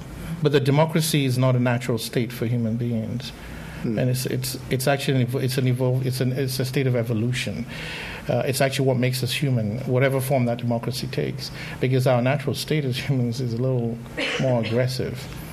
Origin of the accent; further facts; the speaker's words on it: Nigeria; I grew up in Africa. I grew up in Nigeria.